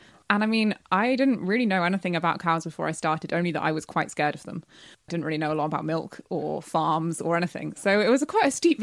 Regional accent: Longwell Green, South West England, United Kingdom; also born or lived in Bristol; Yeah, I was born in Bristol and grew up in Longwell Green.

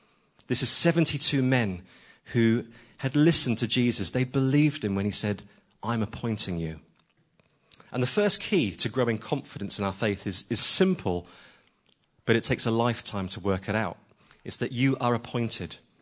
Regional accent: Southampton, South East England, United Kingdom; An example from my hometown in Southampton years ago

